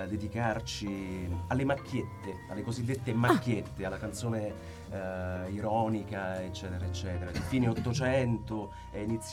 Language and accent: Italian; Basilicata, Italy; io sono lucano di origine